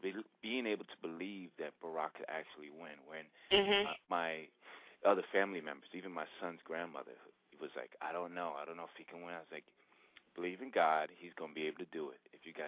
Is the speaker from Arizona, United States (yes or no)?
no; Newark, New Jersey, United States; I am Puerto Rican, born and raised in Newark, New Jersey.